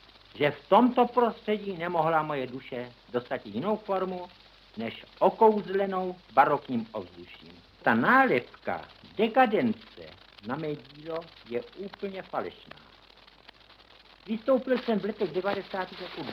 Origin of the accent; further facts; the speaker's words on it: Prague, Czechia; Jsem rodilý Pražan. Nikdy jsem nežil na venkově. Neměl jsem tedy vztahu k půdě. Od nejútlejšího dětství jsem chodil po pražských ulicích